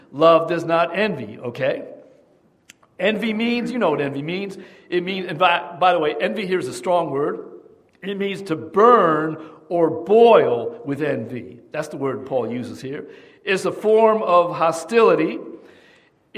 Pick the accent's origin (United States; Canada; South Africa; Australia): United States; New Jersey; We came from Central New Jersey, and at our church in Central New Jersey, we had a lot of corporate people moving in, moving out.